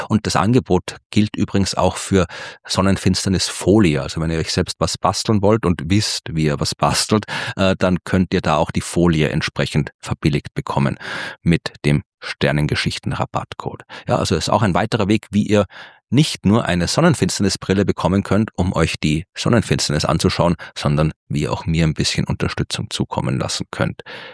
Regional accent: Baden, Lower Austria, Austria; am 19. November bin ich mit Sternengeschichten live in meiner Heimatstadt in Baden bei Wien.

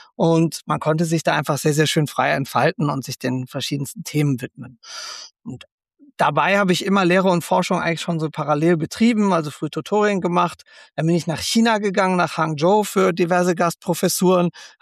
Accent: Spreitgen, North Rhine-Westphalia, Germany; Ich komme aus einem ganz kleinen Dorf, Spreitgen heißt das. 4 Häuser hat es, inzwischen 5. Das ist in der Nähe von Köln im schönen Bergischen Land.

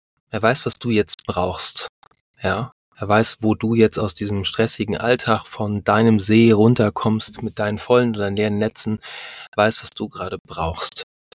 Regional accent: Northern Germany, Germany; Für mich als Norddeutscher ein wunderbarer Geschmack.

